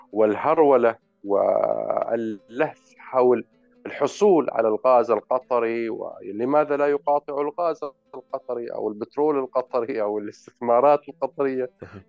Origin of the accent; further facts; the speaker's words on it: Oman; لما جو هنا عندنا في عمان حدود 400 صحفي وإعلامي من مختلف دول العالم